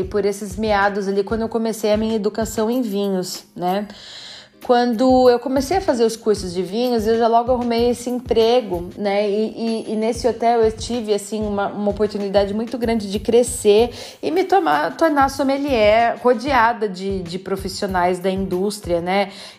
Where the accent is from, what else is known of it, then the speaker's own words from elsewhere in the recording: Brazil; percebia o meu sotaque estranho, me perguntava de onde que eu era, né? E aí, quando eu falava que eu era do Brasil